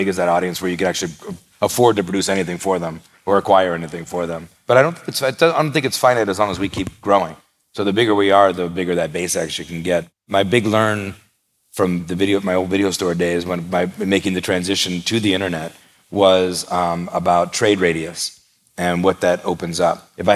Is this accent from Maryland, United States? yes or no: no; Phoenix, Arizona, United States; So like growing up in Phoenix with my taste a little outside of the mainstream